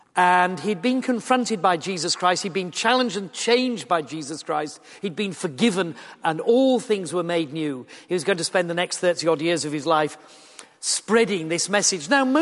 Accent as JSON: {"language": "English", "region": "Yorkshire and the Humber", "country": "United Kingdom", "said": "I'm a Yorkshireman and we'll be going back next Thursday."}